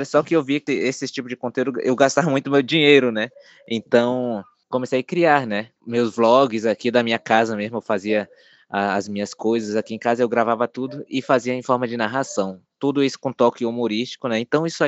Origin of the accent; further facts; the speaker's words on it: Tabatinga, Amazonas, Brazil; Sou do Alto Solimões, mas especificamente da cidade de Tabatinga, no Amazonas. Nós vivemos aqui numa tríplice fronteira, a fronteira aqui com o Peru e com a Colômbia.